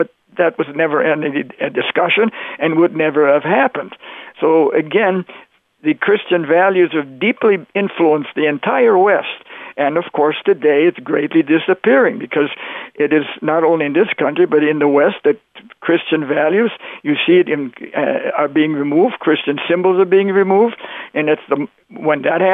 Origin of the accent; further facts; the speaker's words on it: Canada; I grew up in Canada, so I had never read Uncle Tom's Cabin.